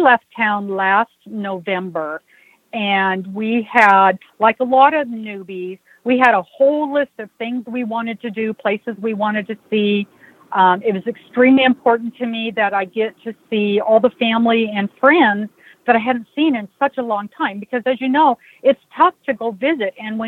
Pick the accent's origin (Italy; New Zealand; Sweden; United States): United States; Spokane, Washington; We are from Spokane, Washington, and this is our second full-time year of full-time RVing.